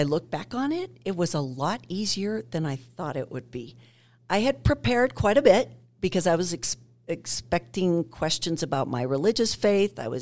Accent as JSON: {"language": "English", "region": "Utah", "country": "United States", "said": "Nobody wanted to talk to me. I was from Utah. Who wins from Utah?"}